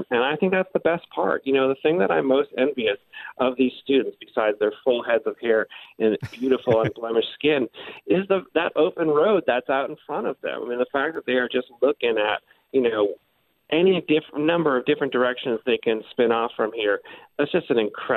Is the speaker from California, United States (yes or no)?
no; Massachusetts, United States; I came from Massachusetts. I was not, familiar with the school terribly much